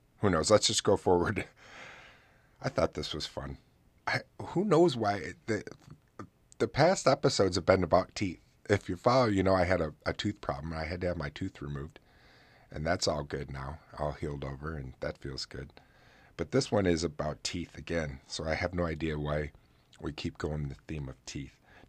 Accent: New York, United States; against operating a motor vehicle while under the influence of alcohol went into effect in New York, my home state, in 1910.

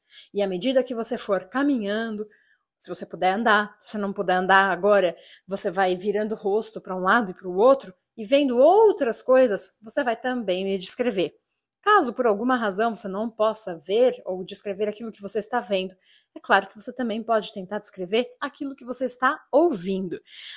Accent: São Paulo, Brazil; ça fera une semaine que je serai de retour chez moi à São Paulo

